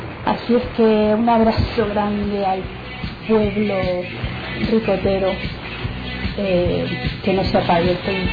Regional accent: Chile; moved away as an adult; now in Argentina; cuando llegué a la Argentina, y soy de Chile, y vine a estudiar. Mi familia vivía acá ya hacía varios años.

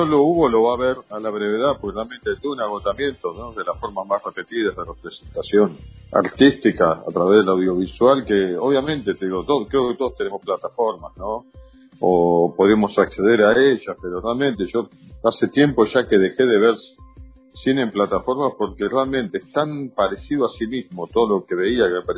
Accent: Quilmes, Buenos Aires Province, Argentina; born there; also born or lived in Florencio Varela / Colegiales / Palermo; now in Berazategui, Argentina; No, nací en Quilmes, viví en Florencio Varela posteriormente, Berazategui, después, bueno, Colegiales, Palermo, y ahora sí, nuevamente en Berazategui.

